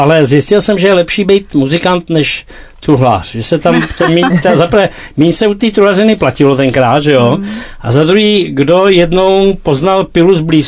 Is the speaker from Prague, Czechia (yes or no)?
no; Plzeň, Plzeň Region, Czechia; Já jsem z západní Čech, já jsem z Plzně.